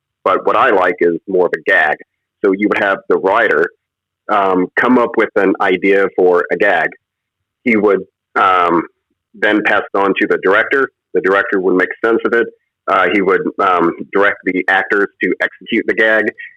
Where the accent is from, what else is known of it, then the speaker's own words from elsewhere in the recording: Indiana, United States; growing up in Indiana, I come from a truck driving family.